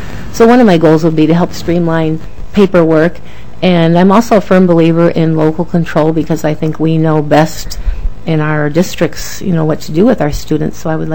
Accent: Albert Lea, Minnesota, United States; I am from Albert Lea, Minnesota, obviously Minnesota.

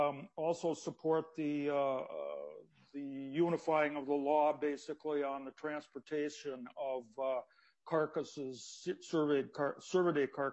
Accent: Baxter, Minnesota, United States; I'm from Baxter, Minnesota.

